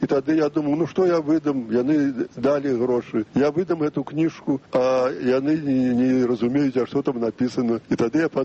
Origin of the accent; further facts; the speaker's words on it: Minsk Region, Belarus; Я, калі быў малады, я пачынаў пісаць па-расейску, і там я адчуў, што гэта не мая мова. Я вырас на Вілейшчыне, і там я не чуў ні нямецкай мовы, ну, польскую рэдка.